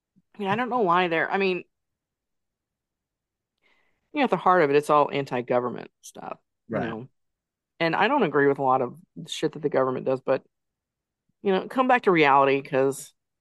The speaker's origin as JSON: {"language": "English", "region": "the South", "country": "United States", "said": "And I hate that it's a lot of my Southern people, because I'm from the South, but I'm not stupid."}